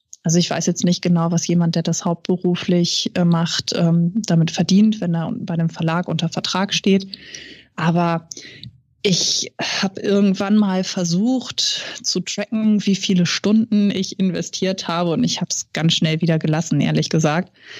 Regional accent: Hamburg, Germany; born there; Also die meisten meiner Bücher, jetzt abgesehen von Myrika, spielen ja auch in Hamburg, meiner Geburtsstadt.

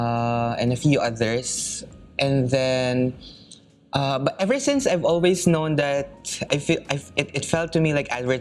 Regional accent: Manila, Metro Manila, Philippines; So I grew up in Manila

